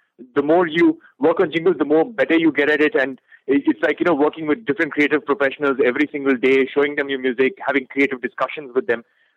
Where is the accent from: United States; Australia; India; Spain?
India; since I'm Indian